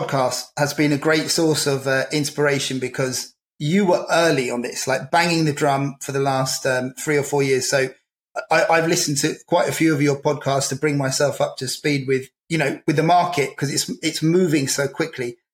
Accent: United Kingdom; So I'm British, but also I'm European.

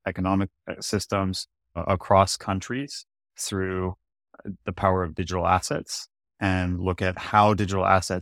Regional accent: California, United States; So yeah, I grew up in Silicon Valley area.

